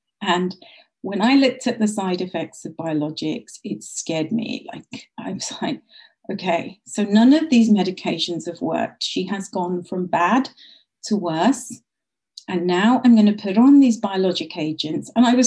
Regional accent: India; and being Indian, you know about Ayurveda.

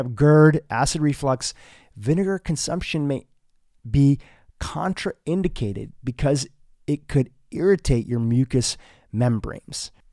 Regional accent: India; being Indian, my background from the Vedic tradition and Ayurveda being part of some of the hacks that my family gave me growing up.

